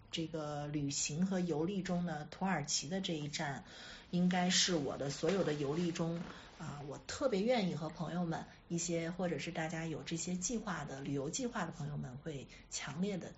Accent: Xi'an, Shaanxi, China; 尤其我是西安人，那大家都知道西安的一个特产就是肉夹馍

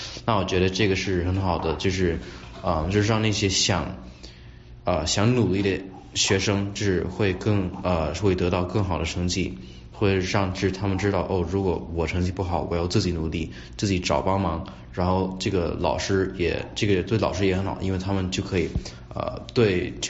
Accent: United States; 那虽然我生活在美国，我也出生在美国，但是我的家庭都是中国人。

